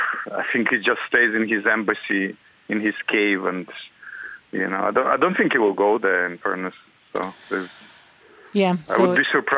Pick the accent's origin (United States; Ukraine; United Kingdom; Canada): Ukraine; Bila Tserkva, Kyiv Oblast; I'm from Ukraine, just 50 miles south of Kyiv. My parents live there. It's a place called Bila Tserkva.